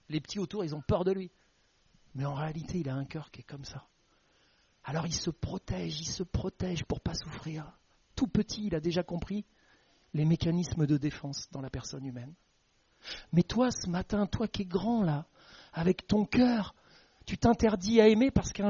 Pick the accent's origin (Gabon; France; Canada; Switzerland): France; Normandy; Moi, je suis issu de la Normandie et en Normandie, on a des marnières.